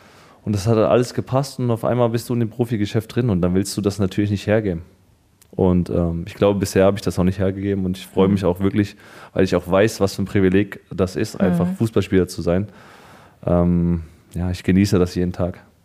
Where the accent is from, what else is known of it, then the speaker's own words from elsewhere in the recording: Frankfurt, Hesse, Germany; born there; Ich bin ja gebürtiger Frankfurter.